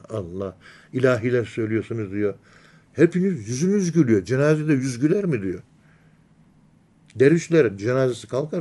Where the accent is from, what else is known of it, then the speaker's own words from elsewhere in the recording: Ankara, Turkey; Çünkü esas vatanım Ankara'nın yerlisiyim ben. Evimiz 450-500 senelik ev.